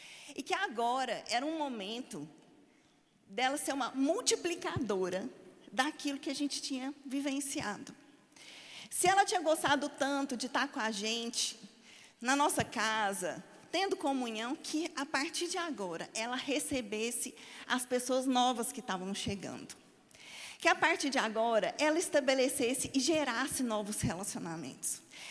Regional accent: Uberlândia, Minas Gerais, Brazil; now in Campina Grande, Brazil; Tem 15 anos que eu estou em Campina Grande. Você percebeu que eu não sou paraibana? Dá para perceber pelo sotaque, né? Eu sou de Uberlândia

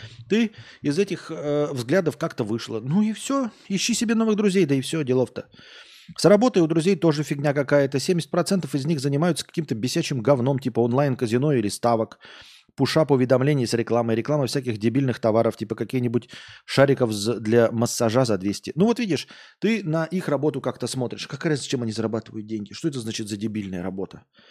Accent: Minsk, Belarus; Я из Минска, мы так с мужем купили, там с мужем купили квартиру

